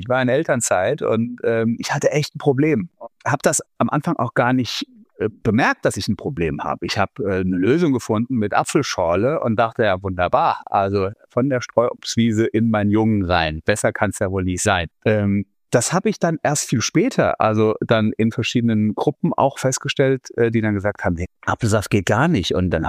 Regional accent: Frankfurt, Hesse, Germany; ich bin 47 Jahre, komme aus Frankfurt, lebe hier mit zwei Kindern und einer Lebenspartnerin

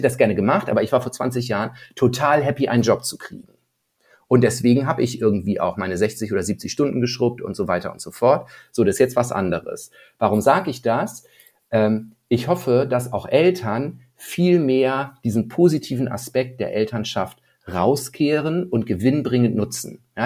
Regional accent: Northern Germany, Germany; ich so als Norddeutscher und irgendwie, ich bin in gewissen Verhältnissen groß geworden.

